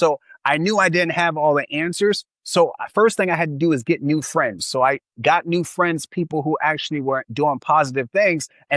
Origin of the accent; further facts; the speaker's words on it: Philadelphia, Pennsylvania, United States; So I grew up in Philadelphia. My mother raised seven children on welfare. We moved about 18 times before I turned 18.